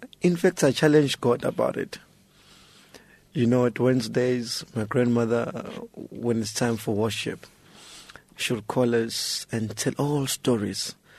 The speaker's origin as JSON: {"language": "English", "town": "Soweto", "region": "Gauteng", "country": "South Africa", "also_born_or_lived": "KwaMvuma, KwaZulu-Natal", "said": "Basically, I'm from Soweto, Johannesburg, but I'm born at Kwamvuma."}